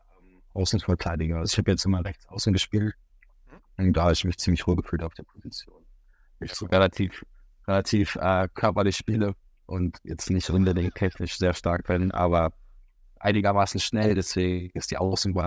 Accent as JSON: {"language": "German", "town": "Hanover", "region": "Lower Saxony", "country": "Germany", "tie": "born or raised there", "said": "in Hannover auch groß geworden."}